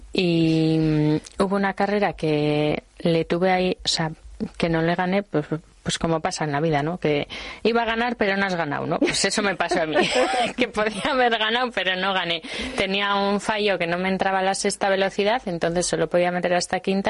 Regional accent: Basque Country, Spain; Aunque seamos guipuzcoanos y tenemos que decir que somos de la Real, ¿no?

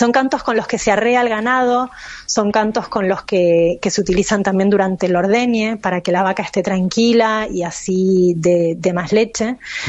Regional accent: Argentina; yo, bueno, soy argentina

